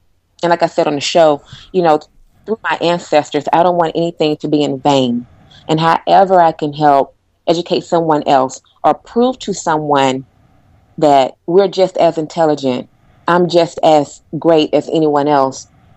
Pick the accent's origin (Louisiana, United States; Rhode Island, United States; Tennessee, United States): Tennessee, United States; Chattanooga; moved away as an adult; also born or lived in Atlanta; I'm born and raised Chattanooga, Tennessee, but I'm coming here from Atlanta, Georgia. So I lived in Atlanta probably about 13, 14 years.